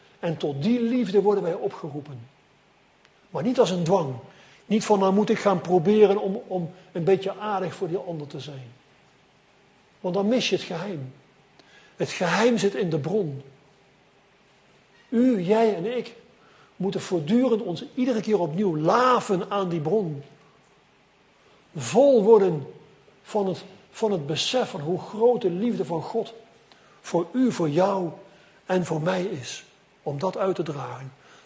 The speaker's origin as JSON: {"language": "Dutch", "region": "South Holland", "country": "Netherlands", "said": "hoe jullie hier in Zwijndrecht, wou ik zeggen, waar ik vandaan kom, in Sliedrecht"}